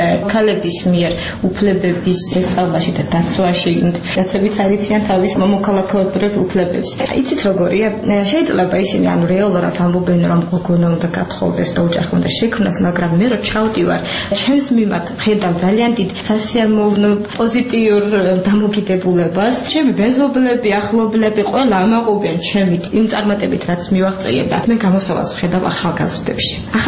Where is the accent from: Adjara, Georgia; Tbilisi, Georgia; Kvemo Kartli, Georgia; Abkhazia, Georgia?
Kvemo Kartli, Georgia; Kesalo; ეს არის გარდაბნის რაიონი, სოფელი ქესალო. ჩემ სოფელში ქართულად მოსაუბრე ადამიანის ნახვა არ ვიცი, ცოტა გამორიცხული ამბავია